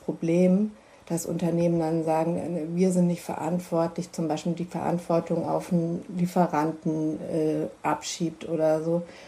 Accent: Allgäu, Germany; ich komme ja aus Izmir im Allgäu

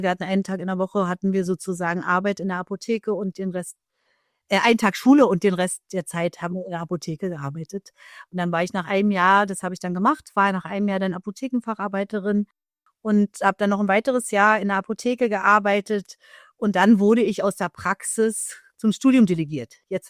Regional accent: Berlin, Germany; Ich bin in Oberschöneweide in Berlin groß geworden.

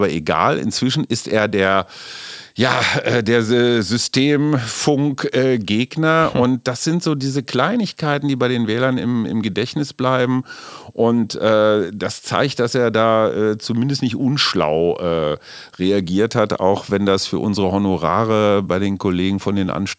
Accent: West Germany, Germany; ich bin auch Wessi durch und durch

